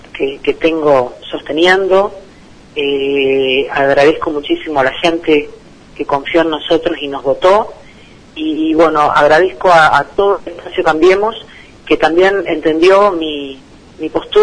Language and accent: Spanish; Argentina; Bien, somos todos argentinos y hay que luchar por este país.